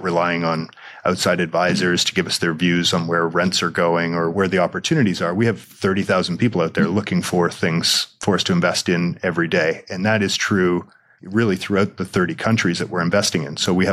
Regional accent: Canada; now in New York, United States; I grew up in Canada. I'm Canadian. I live in New York now.

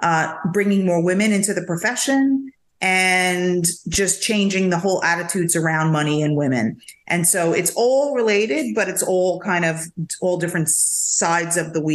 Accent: New York, United States; now in Florida; So I'm still deciding if that's going to stick or not, because I'm such a New Yorker.

